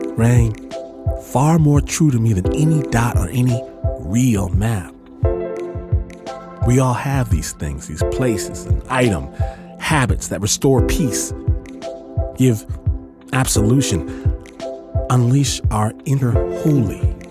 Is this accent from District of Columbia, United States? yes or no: no; Michigan, United States; better than I know it for my home state of Michigan. That's true. Because growing up, and sometimes craziness, that was my safe space